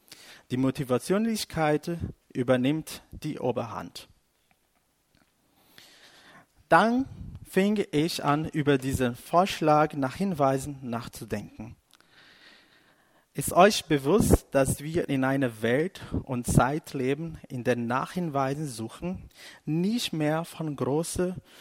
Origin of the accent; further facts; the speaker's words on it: Brazil; German is a second language; Ich komme aus Brasilien